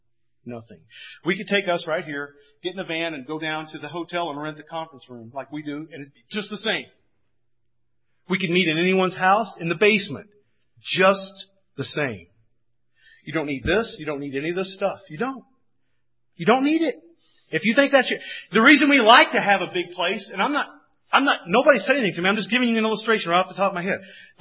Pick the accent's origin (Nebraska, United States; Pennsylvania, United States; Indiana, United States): Indiana, United States; When I was raised in Indiana, I worked with Kentuckians, and Kentuckians in that part of southern Indiana had the Klan.